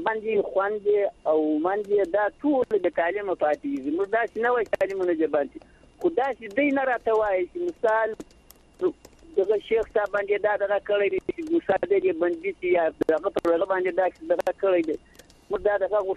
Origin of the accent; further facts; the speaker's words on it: Zabul, Afghanistan; زه د زابل د ولایت ته تغرد ولسوالۍ … خبر در سره کوم